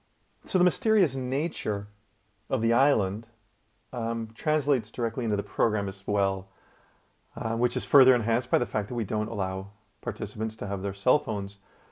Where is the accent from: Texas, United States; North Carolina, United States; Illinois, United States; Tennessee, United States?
Illinois, United States; Chicago; moved away as an adult; I grew up in Chicago, Illinois, in the US. As a kid, I wasn't especially fond of the area I grew up, and it was obviously quite cold